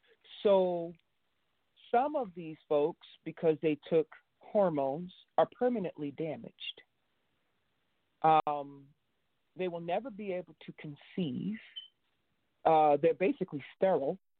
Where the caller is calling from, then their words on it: Texas, United States; I'm calling from Texas.